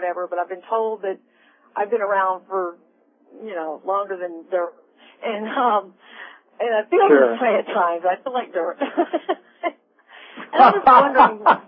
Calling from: Springfield, Missouri, United States; but I'm from Springfield, Missouri, and my birthday is June 21st, 1959.

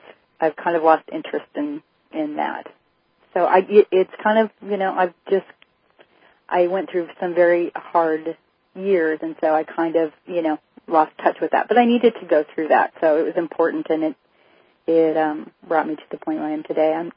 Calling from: Anacortes, Washington, United States; Anacortes, Washington.

